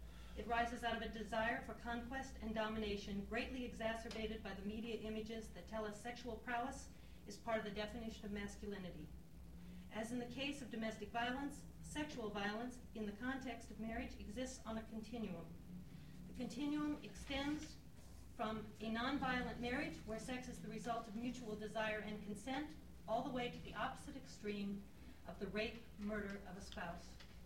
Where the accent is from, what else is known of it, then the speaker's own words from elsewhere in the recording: Fairbanks, Alaska, United States; I'm from Fairbanks, Alaska.